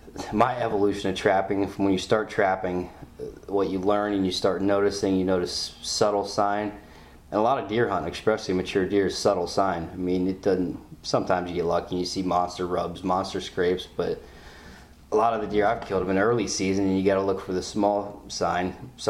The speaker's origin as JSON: {"language": "English", "region": "Ohio", "country": "United States", "said": "from Northeast Ohio"}